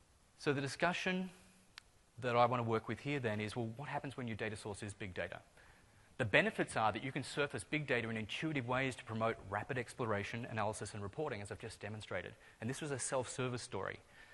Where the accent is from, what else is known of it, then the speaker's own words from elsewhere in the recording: Victoria, Australia; My home state's Victoria